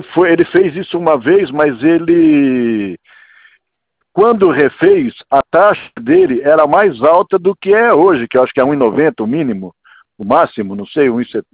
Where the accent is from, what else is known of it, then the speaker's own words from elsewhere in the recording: São Carlos, São Paulo, Brazil; eu também sou do interior de São Paulo.